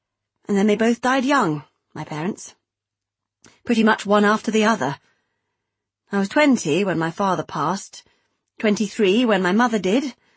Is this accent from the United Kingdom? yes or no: yes; South East England, United Kingdom; accent: posh; I don't have much of an accent. I suppose you would say that I am posh. I was brought up just outside Oxford, went to the local girls' grammar.